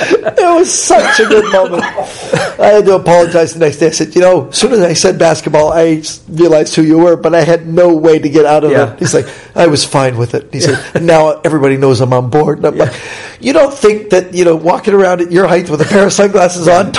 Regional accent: Canada; and I'm Canadian. I don't know nothing about

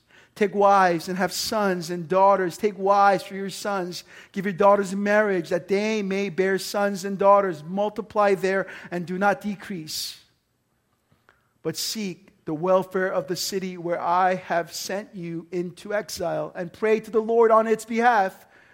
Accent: Virginia, United States; I'm from Virginia, we do small talk.

